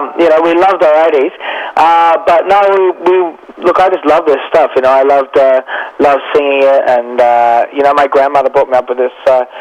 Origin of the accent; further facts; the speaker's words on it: Australia; also born or lived in New York, United States; I have real pride about being an Australian, and I wanted to do my stuff here and live here. And even though I'll never be grateful enough for what New York has given me, I love being an Australian